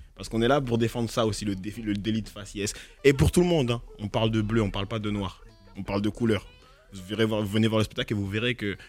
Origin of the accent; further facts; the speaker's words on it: Abidjan, Côte d’Ivoire; born there; Moi, je suis né à Babi.